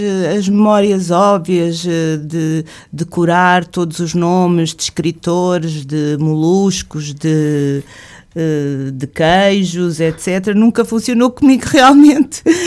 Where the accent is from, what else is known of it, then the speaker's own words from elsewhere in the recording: Lisbon, Portugal; born there; Eu nasci em Lisboa, andei por vários liceus diferentes durante a minha vida, porque tive que mudar de sítio e de amigos muitas vezes. Frequentei o Liceu do Oeiras, o Liceu Maria Amália, o Liceu Salazar, a Faculdade de Letras de Lisboa, o Conservatório Nacional